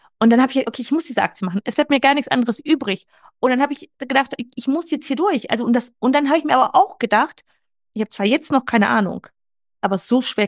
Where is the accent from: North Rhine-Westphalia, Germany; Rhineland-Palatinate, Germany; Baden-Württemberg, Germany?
North Rhine-Westphalia, Germany; Wuppertal; now in Munich, Germany; aufgewachsen bin ich im Wuppertal und studiert habe ich in Düsseldorf.